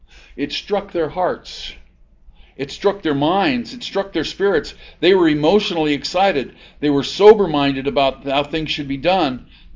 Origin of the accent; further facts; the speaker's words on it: Idaho, United States; They couldn't evangelize us because I was a pastor from Idaho.